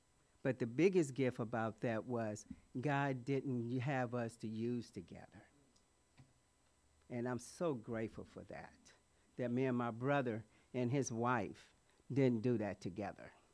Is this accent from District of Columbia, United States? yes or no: no; Kansas City, Missouri, United States; You know, I'm not from San Diego. I'm from Kansas City, Missouri.